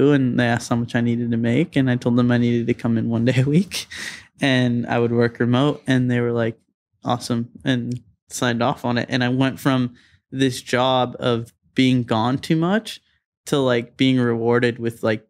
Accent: Thousand Oaks, California, United States; So their office is where I grew up in Thousand Oaks.

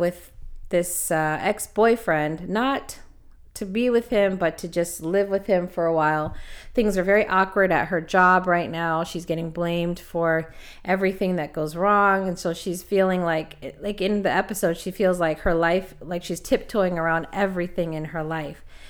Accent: Los Angeles, California, United States; makes me feel very nostalgic because I'm from Los Angeles.

